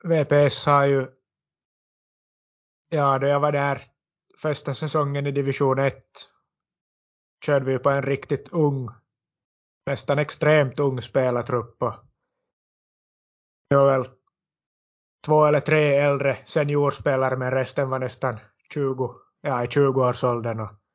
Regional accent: Vaasa, Ostrobothnia, Finland; Det skulle ju vara synd förstås då vi är från Vasatrakten

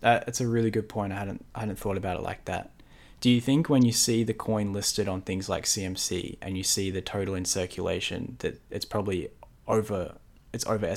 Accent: Australia; Because I just find him so interesting as an Australian

